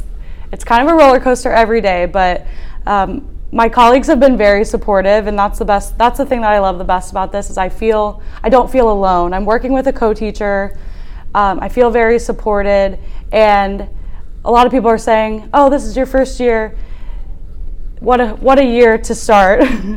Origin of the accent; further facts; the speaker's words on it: Columbus, Ohio, United States; I'm from South Columbus. I graduated from Grove City High School.